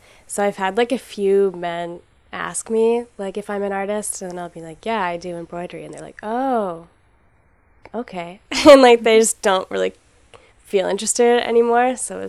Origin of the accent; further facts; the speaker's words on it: Guelph, Ontario, Canada; I was born and raised in Guelph, so it was nice to kind of go back to that.